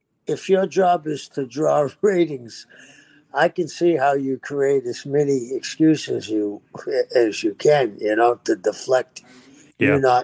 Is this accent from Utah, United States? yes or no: no; Boston, Massachusetts, United States; I'm from Boston, you know, the original six, the Bruins, right?